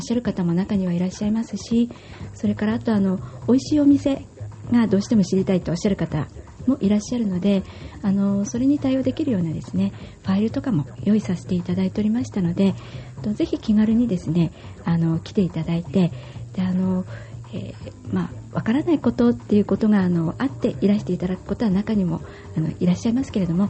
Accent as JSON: {"language": "Japanese", "town": "Miyako", "region": "Iwate", "country": "Japan", "lives_now": "Morioka, Japan", "said": "出身は沿岸の宮古市なんですけれども、宮古第一中学校を終わりまして、そこから、県立の商業高校で卒業して"}